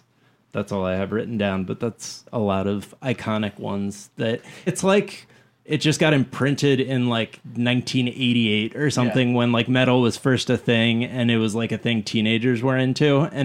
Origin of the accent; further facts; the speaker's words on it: United States; I don't even know how to say that word. I'm so American.